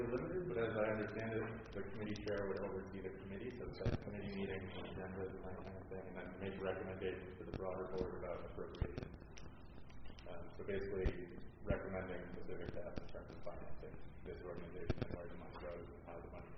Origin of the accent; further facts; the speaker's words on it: Drummondburg, United States; I'm a second year student at CEPA. I'm actually from Drummondburg, which is up the road, and there I'm a member of the Village Board of Trustees